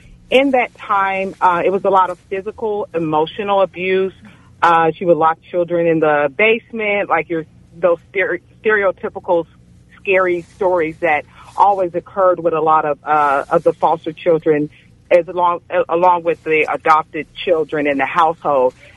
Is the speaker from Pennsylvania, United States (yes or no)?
no; Oklahoma, United States; I am a product of foster care. I was raised in Oklahoma originally.